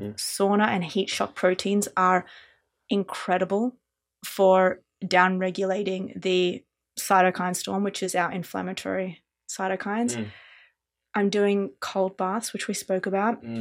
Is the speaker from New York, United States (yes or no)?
yes; New York, United States; now in Los Angeles, United States; I'm not from LA. I'm from New York.